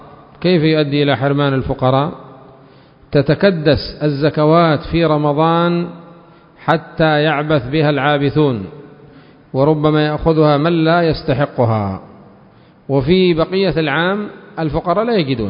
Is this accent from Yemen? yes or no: yes; Yemen; مثلا عندنا في اليمن بعض الناس خارج اليمن نحن نحسن بهم الظن وندعو لهم